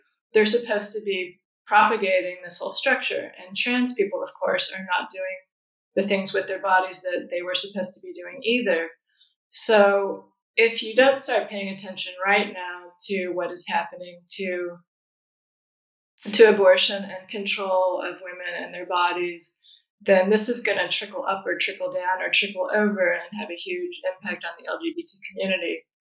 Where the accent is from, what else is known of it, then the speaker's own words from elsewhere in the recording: Kentucky, United States; I grew up in Kentucky, and there's only one clinic in the entire state that does late-term abortions.